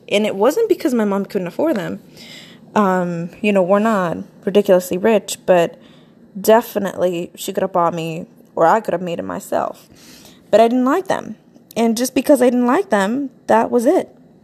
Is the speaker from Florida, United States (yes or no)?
yes; Florida, United States; So it was the first thing we started talking, and they're just like, oh my god, where are you from? because we're from Florida.